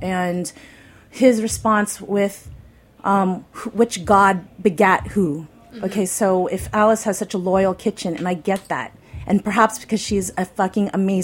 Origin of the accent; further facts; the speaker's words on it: Philippines; perhaps even my home country, the Philippines.